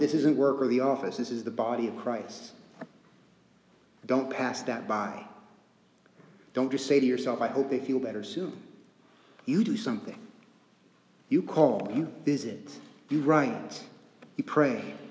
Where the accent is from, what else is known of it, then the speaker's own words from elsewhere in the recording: Texas, United States; because I'm from Texas and I'm a man